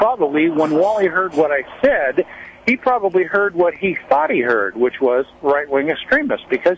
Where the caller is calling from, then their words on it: Castle Crags, California, United States; let me just tell you that I'm calling you from Castle Craigs, and actually KQMS on 1670 comes in up here.